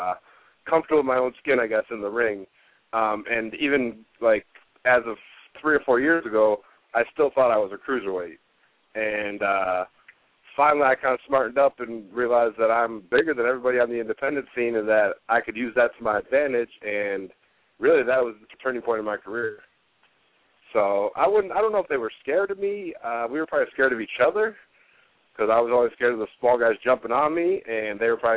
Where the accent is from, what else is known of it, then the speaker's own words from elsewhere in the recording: Rochester, New York, United States; I'm from Rochester, New York, and this is where I learned, and this is where I've kind of perfected my craft.